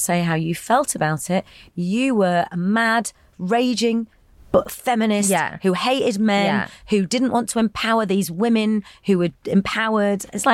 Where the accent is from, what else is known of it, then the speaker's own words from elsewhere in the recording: Bradford, Yorkshire and the Humber, United Kingdom; as an Asian kid growing up in Bradford in the 80s and 90s, you know that you are not seen the same as everybody else.